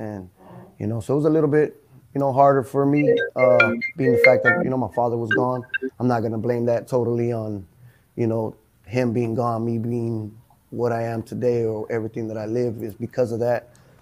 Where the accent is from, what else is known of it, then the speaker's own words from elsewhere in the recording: Los Angeles, California, United States; I'm from Los Angeles, Florence District, South Los Angeles, basically.